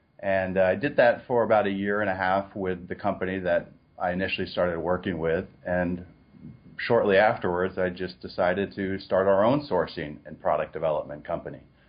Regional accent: Seattle, Washington, United States; moved away as an adult; also born or lived in China; growing up in Seattle and being surrounded by nature and then living in China for nearly a decade

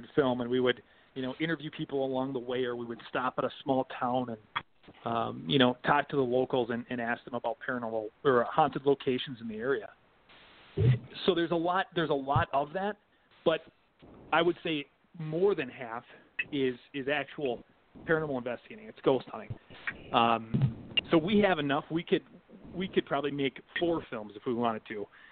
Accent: Minnesota, United States; We're from it's a small farming community that's about 30 to 40 miles west of Minneapolis, Minnesota.

